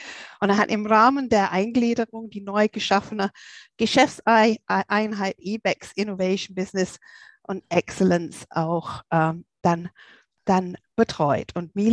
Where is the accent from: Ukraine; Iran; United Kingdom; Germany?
United Kingdom; England; Als Engländerin bin ich ja besonders erfreut darüber, weil der Zirkus fand seinen Ursprung in England im 18. Jahrhundert